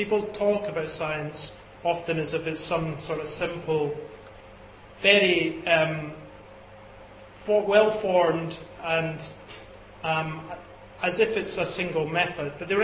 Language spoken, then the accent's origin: English; Dundee, Scotland, United Kingdom; accent: Scottish; You may be picking up a Scottish accent. If you are, that's correct. I am Scottish. I was born up north in Dundee, city of Dundee, if that's familiar to anyone. I brought up in a Christian home about 30 minutes north of their drive